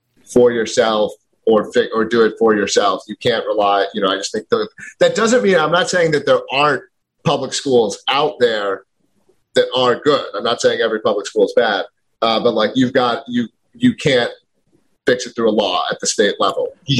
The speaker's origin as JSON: {"language": "English", "town": "Philadelphia", "region": "Pennsylvania", "country": "United States", "said": "I'm from Philadelphia originally."}